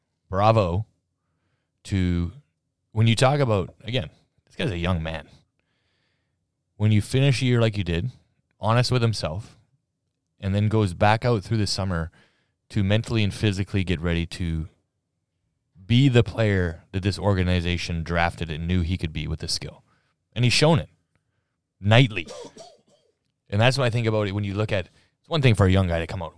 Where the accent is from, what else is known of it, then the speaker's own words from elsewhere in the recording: Alberta, Canada; But also, I'm from Alberta.